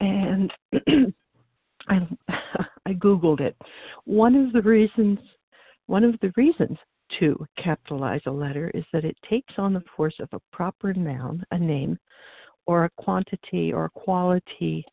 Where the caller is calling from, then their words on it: Oregon, United States; I'm calling from Oregon this morning.